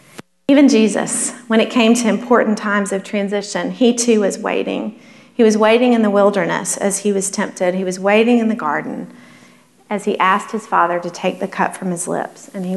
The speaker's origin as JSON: {"language": "English", "region": "Alabama", "country": "United States", "tie": "born or raised there", "said": "I grew up in South Alabama, about 90 miles from the Gulf. And as a kid growing up, we had a competition to see who could see the water first."}